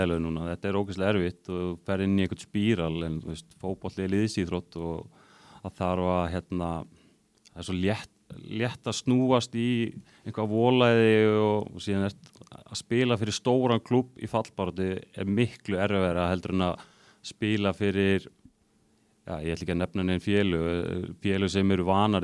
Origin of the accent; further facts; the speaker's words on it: Ísafjörður, Westfjords, Iceland; ég veit ekki nú það, ég er frá Ísafirði